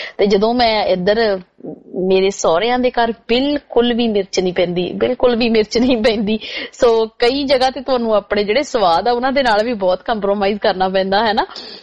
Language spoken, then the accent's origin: Punjabi; Khudda, Punjab, India; ਮੈਂ ਪਿੰਡ ਖੁੱਡੇ ਤੋਂ ਬਿਲੋਂਗ ਕਰਦੀ ਆ ਜੀ, ਇਹ ਹੁਸ਼ਿਆਰਪੁਰ ਡਿਸਟ੍ਰਿਕਟ ਵਿੱਚ ਪੈਂਦਾ ਤੇ ਟਾਂਡੇ ਤੇ ਦਸੂਏ ਦੇ ਵਿੱਚ ਮੇਨ ਜਿਹੜੇ ਹਾਈਵੇ ਆ ਉਹਦੇ ਉੱਤੇ ਪਿੰਡ ਆ ਜੀ, ਕਾਫੀ ਵੱਡਾ ਪਿੰਡ ਆ ਇਹ।